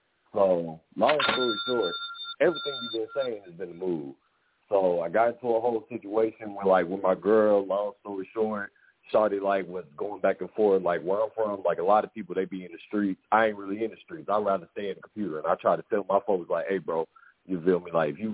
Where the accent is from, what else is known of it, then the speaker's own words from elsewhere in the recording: Dallas, Texas, United States; I'm from Dallas, Texas, but I'm in the military, so I'm leaving out.